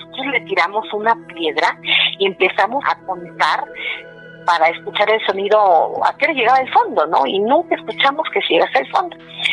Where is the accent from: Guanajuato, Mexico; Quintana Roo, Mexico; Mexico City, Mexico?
Quintana Roo, Mexico; Cancún; also born or lived in Chiapas; yo soy de Chiapas, crecí en Cancún, y aunque no sé hablar maya, sí entiendo lo que la gente local dice habla maya